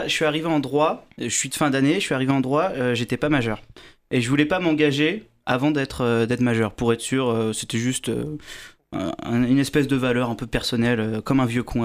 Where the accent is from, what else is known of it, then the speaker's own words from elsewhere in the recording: Montargis, Centre-Val de Loire, France; à Montargis, du coup, là d'où je viens, là où j'étais au lycée.